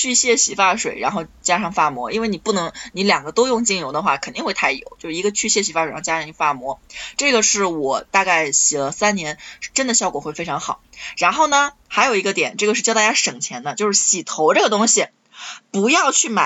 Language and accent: Chinese; North China, China; 北方的水真的有一点点糟糕，尤其是像我老家有些地方特别喜欢用地下水